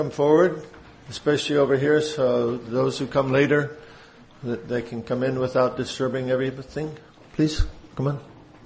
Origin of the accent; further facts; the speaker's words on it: United States; I'm from the United States, visiting your lovely country for the second time.